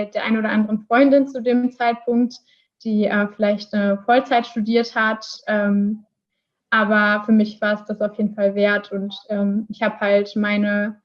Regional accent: Iserlohn, North Rhine-Westphalia, Germany; jetzt komme ich aus der Region, die nah an der Fernuni Hagen liegt, quasi die Nachbarstadt Iserlohn.

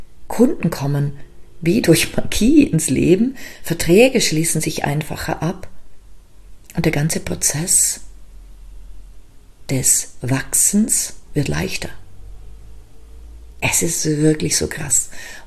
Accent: Liechtenstein; born there; German is a second language; ich bin ja auch in Liechtenstein geboren. Also Deutsch ist sozusagen eine Fremdsprache für mich.

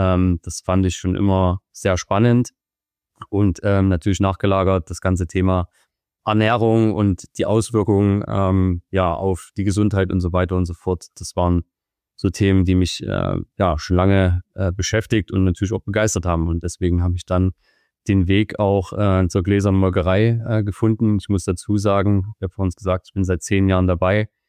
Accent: Chemnitz, Saxony, Germany; born there; mittlerweile 34 Jahre alt, komme ursprünglich gebürtig aus Karl-Marx-Stadt, der Stadt mit 3 O. War, glaube ich, 18 Tage nachdem ich geboren bin, dann die Umbenennung in Chemnitz.

